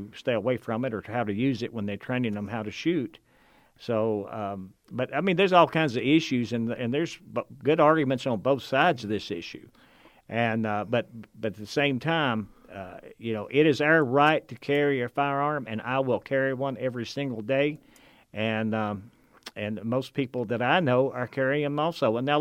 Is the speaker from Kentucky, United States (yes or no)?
yes; Kentucky, United States; Of course, I'm from Eastern Kentucky, and I was raised with guns in the house.